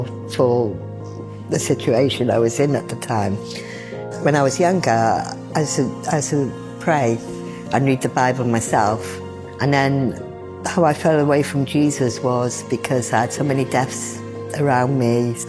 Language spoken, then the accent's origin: English; Narberth, Wales, United Kingdom; born there; moved away as an adult; now in London, United Kingdom; I was born in West Wales, Narberth, Pembrokeshire.